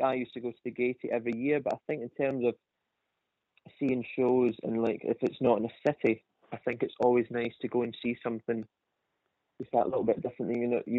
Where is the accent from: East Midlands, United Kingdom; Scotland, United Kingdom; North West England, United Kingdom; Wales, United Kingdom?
Scotland, United Kingdom; Girvan; also born or lived in Edinburgh; now in London, United Kingdom; when I moved from Girvan to Edinburgh, I mean, that was like, that was a shock, but it was definitely a change moving to a city. Mm. But then moving from Edinburgh to London, that was something else.